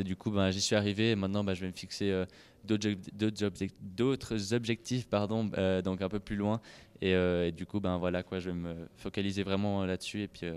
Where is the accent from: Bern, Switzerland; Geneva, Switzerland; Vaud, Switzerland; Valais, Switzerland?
Vaud, Switzerland; Leysin; now in Lausanne, Switzerland; comme vous l'avez déjà dit. Je suis originaire de Lézin et maintenant j'habite à Lausanne.